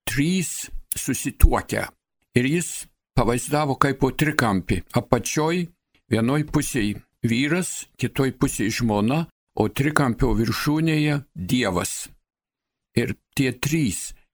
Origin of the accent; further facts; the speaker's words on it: Samogitia, Lithuania; Aš esu žemaitis, mano žmona buvo suvalkietis.